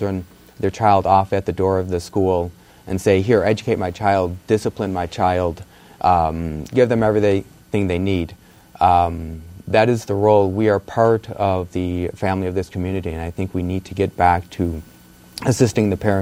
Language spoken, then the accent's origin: English; Illinois, United States; Well, I grew up outside of Chicago, and I graduated from a high school of 4,200 students.